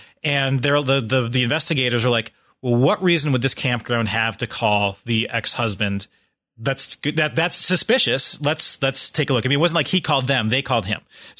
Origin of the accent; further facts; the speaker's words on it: Michigan, United States; I grew up in West Michigan where, you know, you're hunting and camping and fishing.